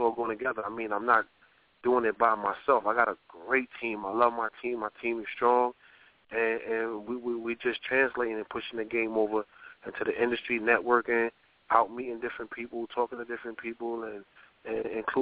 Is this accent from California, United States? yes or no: no; Charleston, South Carolina, United States; now in Brooklyn, United States; Okay, I'm originally from South Carolina, Charleston, South Carolina.